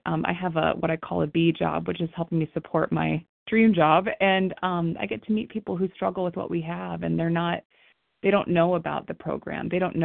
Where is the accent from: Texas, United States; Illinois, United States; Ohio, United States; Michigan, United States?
Ohio, United States; Akron; I'm from Akron, Ohio.